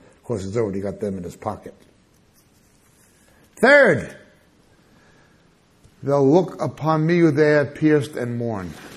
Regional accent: New York, United States; also born or lived in New Jersey, United States; As a kid growing up in New York and in New Jersey, I went to a Catholic school and the Jewish community center. My family's a mixture of Jew and Gentile. I speak Hebrew and English.

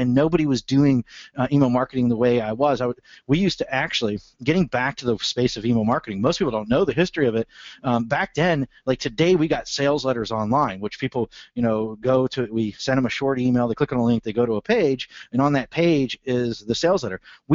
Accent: Youngstown, Ohio, United States; born there; I was born in Youngstown, Ohio, right outside of Youngstown, Ohio.

